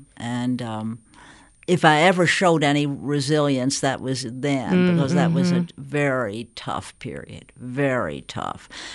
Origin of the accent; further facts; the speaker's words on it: Southern United States, United States; Even all these years later, the question of whether being a Southerner disables me, and to some degree, there certainly is a threat of that.